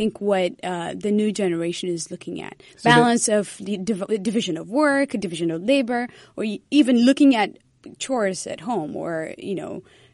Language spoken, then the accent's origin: English; Eritrea; now in United States; So I've been in America for the past 7+ years. I'm originally from Eritrea.